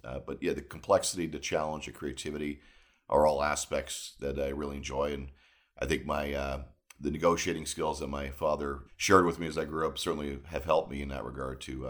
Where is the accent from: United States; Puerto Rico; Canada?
Canada; Toronto, Ontario; I was born in Canada and grew up in Toronto.